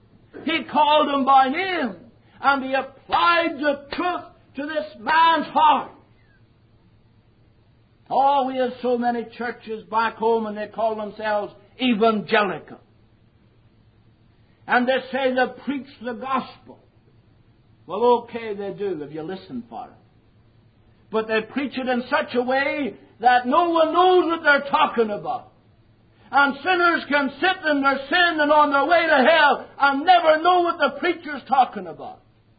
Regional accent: Lurgan, Northern Ireland, United Kingdom; I was brought up in the Episcopalian Church. And I never heard I needed to be saved. I thank God for an old Baptist preacher that came to Lurgan, County Armagh, North Ireland.

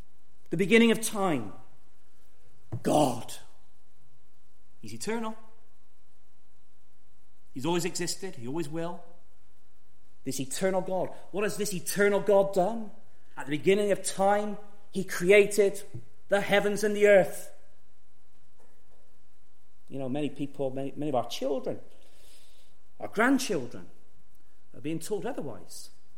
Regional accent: Gloucester, South West England, United Kingdom; When I was a young boy growing up in Trinity Baptist in Gloucester

